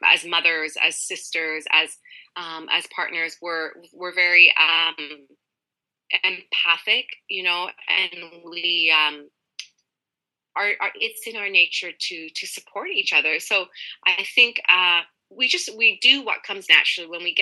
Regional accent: Vancouver, British Columbia, Canada; I'm from Vancouver, BC in Canada

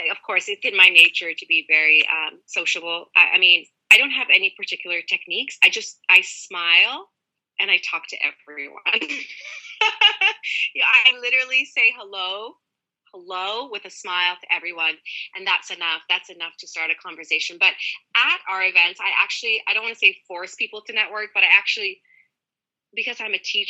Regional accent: Vancouver, British Columbia, Canada; I'm from Vancouver, BC in Canada

